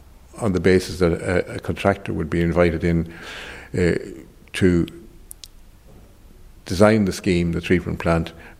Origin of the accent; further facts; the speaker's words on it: County Monaghan, Ireland; it just happened to be I'm from Monaghan